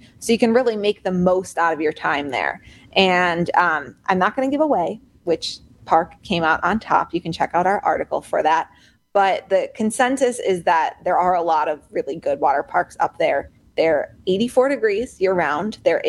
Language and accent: English; Chicago, Illinois, United States; because I am from the Chicago area and we really like our pizza.